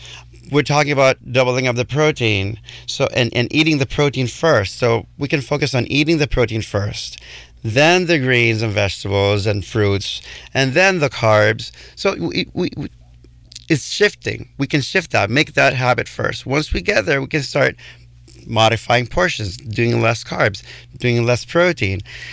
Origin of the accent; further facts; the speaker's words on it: Puerto Rico; I'm from Puerto Rico.